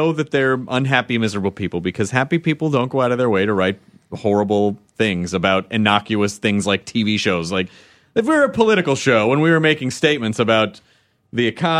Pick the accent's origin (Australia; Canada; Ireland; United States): Australia; accent: Australian; Now, you can hate on my Australian accent.